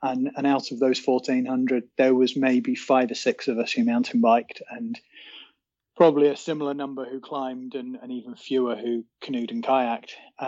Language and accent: English; Wales, United Kingdom; So I'm coming from up on the coast in North Wales in the United Kingdom, and the little town that I live in now is just sort of 10-15 miles away from where I grew up.